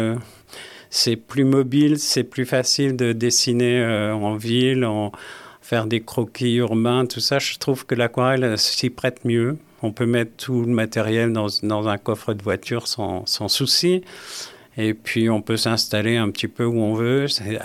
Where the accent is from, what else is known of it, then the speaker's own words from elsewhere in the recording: Remiremont, Grand Est, France; moved away as an adult; also born or lived in Nancy / Paris / Normandy; j'ai passé mon enfance à Remiremont jusqu'au baccalauréat. Et que j'ai passé à Épinal. J'ai fait mes études à Nancy et mon premier job à Paris.